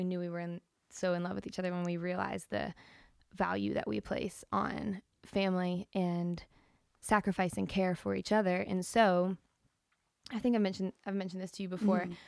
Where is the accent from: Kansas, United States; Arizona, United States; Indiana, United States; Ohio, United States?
Ohio, United States; Cincinnati; now in Nashville, United States; So I've lived in Nashville now, but I grew up in Cincinnati, and we have a family of six, but a huge family on both sides.